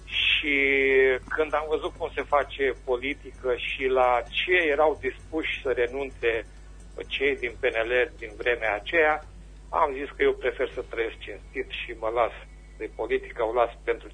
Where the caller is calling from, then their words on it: Reșița, Caraș-Severin, Romania; din Reșița.